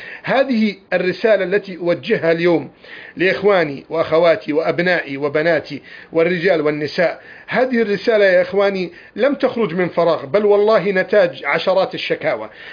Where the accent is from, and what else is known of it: Egypt